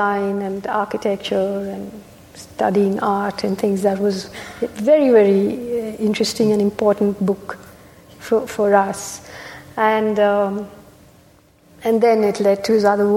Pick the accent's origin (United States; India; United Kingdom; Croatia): India; Kerala; when I was growing up in Kerala in this little village